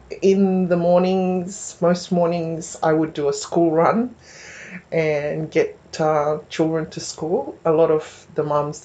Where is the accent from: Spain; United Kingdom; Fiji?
Fiji; moved away; but I took it for granted growing up in Fiji